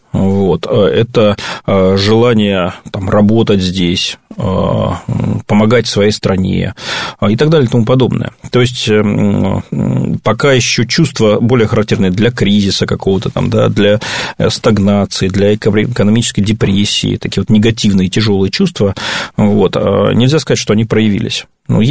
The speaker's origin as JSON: {"language": "Russian", "country": "Russia", "said": "Ну, тут я только могу, как настоящий россиянин, понадеяться"}